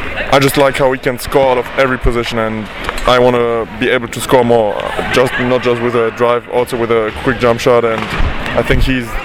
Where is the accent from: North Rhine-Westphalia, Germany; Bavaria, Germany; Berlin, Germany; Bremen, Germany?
North Rhine-Westphalia, Germany; Hagen; It's very nice because I'm from Hagen